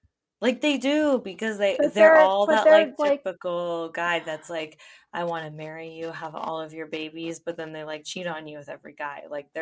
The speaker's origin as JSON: {"language": "English", "country": "Canada", "said": "Honestly, this sounds fucking horrible because, like, I'm Canadian and I should not say anything about the American military."}